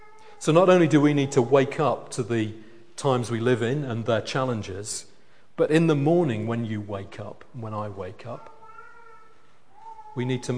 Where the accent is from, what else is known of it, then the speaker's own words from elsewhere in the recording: United Kingdom; Now, of course, all British people behave decently all the time because we're British and we're decent chaps, aren't we?